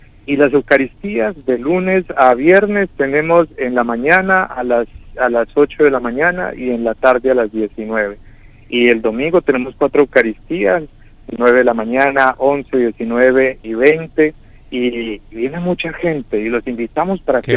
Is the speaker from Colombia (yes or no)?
yes; Colombia; now in Argentina; somos 3 sacerdotes de Colombia argentinizados.